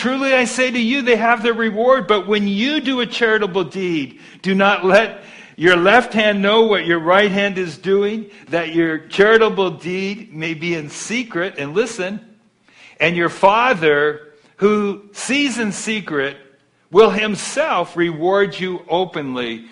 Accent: California, United States; But I grew up in Southern California. My baseball team was the L.A. Dodgers.

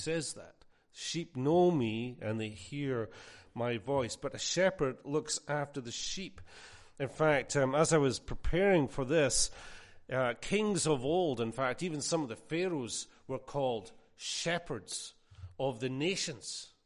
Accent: Scotland, United Kingdom; You know, I'm from Scotland. We have a lot of sheep in Scotland

